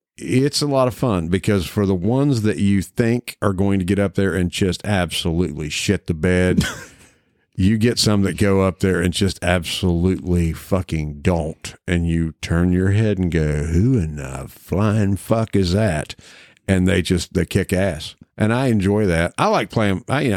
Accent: Appalachia, United States; I'm Appalachian.

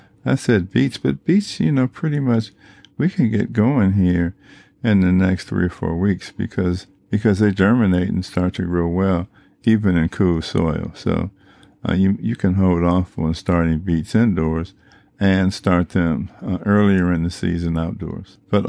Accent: Chicago, Illinois, United States; Those of us that are born and raised in Chicago or have been in Chicago for any significant amount of time recognize that our weather can be pretty unpredictable.

